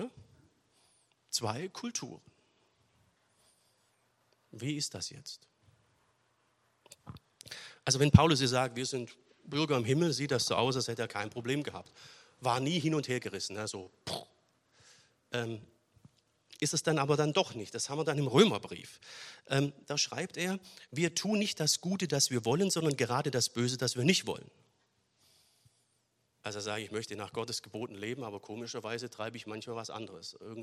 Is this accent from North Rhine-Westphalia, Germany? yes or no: no; Baden-Württemberg, Germany; Ich war Schwabe und war schon im Gemeindedienst in Köln und in Ostwestfalen.